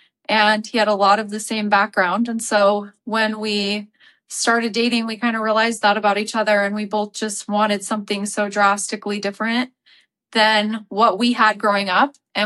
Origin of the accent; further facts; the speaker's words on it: Utah, United States; I grew up mostly in Utah. I had a little bit of a non-traditional growing up experience.